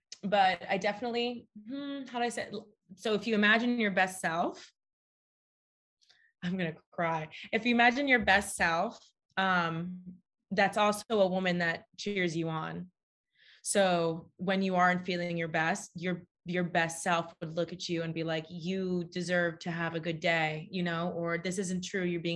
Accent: Florida, United States; They're all Disney themed, of course, because we grew up in Florida.

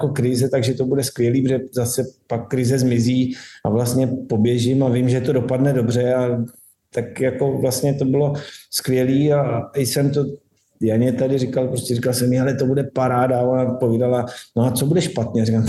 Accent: Bohemia, Czechia; že prostě jsem z Čech

